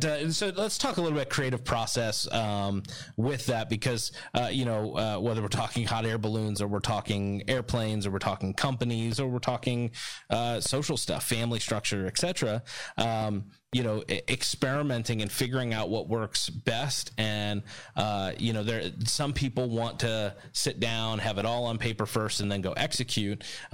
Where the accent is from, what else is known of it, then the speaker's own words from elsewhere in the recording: New Jersey, United States; So we're from South Jersey, which is maybe why we say Mario instead of Mario.